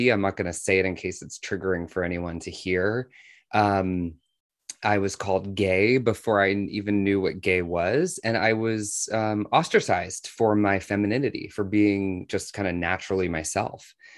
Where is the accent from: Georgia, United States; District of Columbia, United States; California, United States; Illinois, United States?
District of Columbia, United States; Washington; born there; I was born in the United States. I was actually born in Washington, D.C., And my grandparents on my dad's side, they came from Ireland. So I come from Irish immigrants.